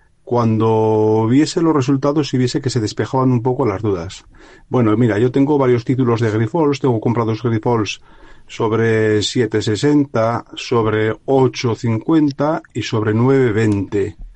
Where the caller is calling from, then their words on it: Navarre, Spain; de Navarra.